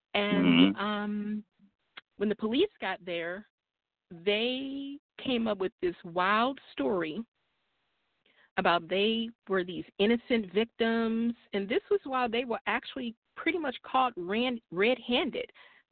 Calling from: Missouri, United States; calling from Missouri.

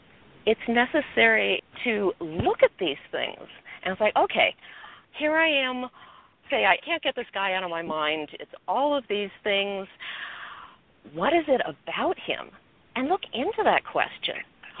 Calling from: California, United States; I too am in sunny Southern California. However, I live up in the mountains.

